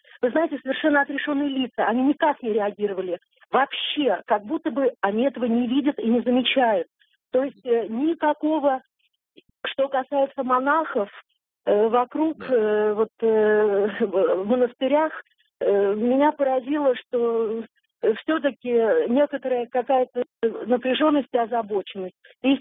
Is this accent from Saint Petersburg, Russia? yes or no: yes; Saint Petersburg, Russia; Я из Санкт-Петербурга.